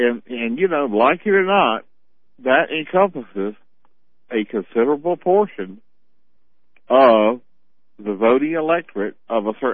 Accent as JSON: {"language": "English", "region": "South Carolina", "country": "United States", "tie": "born or raised there", "said": "I mean, I'm from South Carolina. I'm not a typical South Carolinian. And, you know, but I understand the mindset of the people in that part of our country, okay?"}